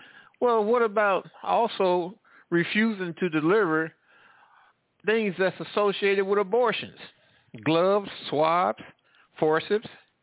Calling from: Midwest, United States; I'm calling from the Midwest.

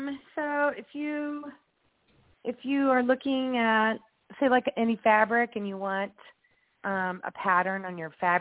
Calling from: Indianapolis, Indiana, United States; I'm from Indianapolis.

